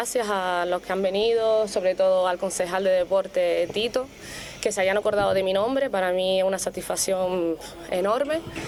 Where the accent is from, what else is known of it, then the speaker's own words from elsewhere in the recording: Puerto de la Cruz, Canary Islands, Spain; estar aquí en el Puerto de la Cruz, que es mi pueblo, al cual vivo y amo.